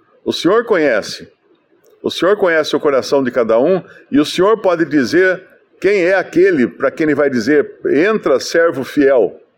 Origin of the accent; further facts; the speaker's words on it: Brazil; fala português comigo, que eu sou brasileiro, eu não sei falar hebraico